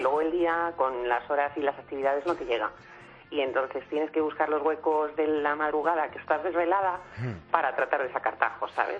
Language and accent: Spanish; Madrid, Community of Madrid, Spain; De Madrid.